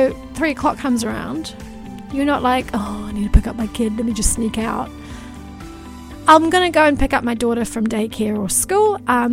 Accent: Albania; Well, look, I'm actually an interesting one. I'm an Albanian refugee.

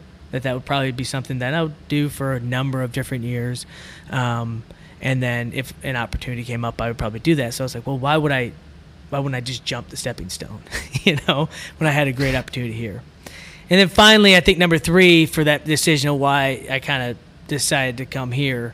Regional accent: Michigan, United States; now in Iowa, United States; I was born and raised in Michigan.

